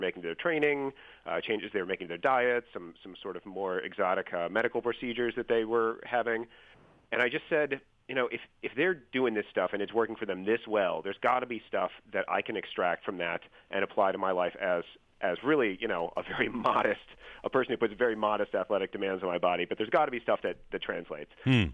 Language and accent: English; Milwaukee, Wisconsin, United States; I grew up in Milwaukee.